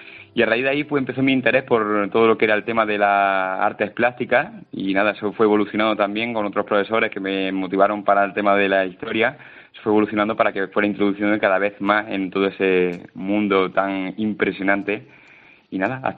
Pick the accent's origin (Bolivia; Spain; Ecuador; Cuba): Spain; Úbeda, Andalusia; yo soy de Úbeda, soy natal de Úbeda